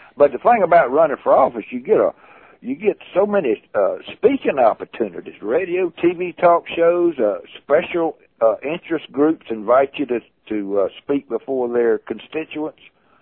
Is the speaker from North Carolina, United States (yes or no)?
yes; North Carolina, United States; No, I was born and raised up in North Carolina.